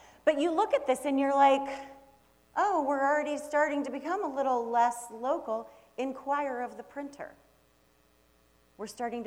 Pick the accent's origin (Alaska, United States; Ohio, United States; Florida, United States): Ohio, United States; Akron; I grew up in Akron, Ohio, and if anybody knows anything about Akron, Ohio